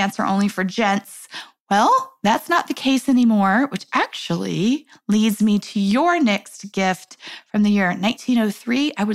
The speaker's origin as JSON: {"language": "English", "region": "New York", "country": "United States", "said": "I'm a New Yorker. I don't have a car"}